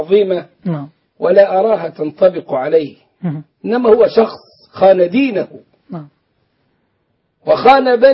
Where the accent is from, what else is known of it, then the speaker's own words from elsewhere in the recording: Egypt; فنحن نتعامل مع النصارى في مصر على أنهم جيران وأنهم مسالمون، ونحن أبناء البلد الأصليين بالمناسبة، نحن أبناء البلد، أجدادنا أسلموا ونحن أحفادهم